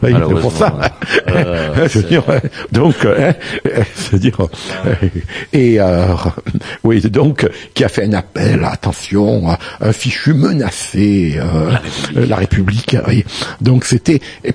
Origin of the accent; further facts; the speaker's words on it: Toulon, Provence-Alpes-Côte d'Azur, France; now in Paris, France; j'ai quitté Toulon pour aller à Paris. On est à la fin des années 70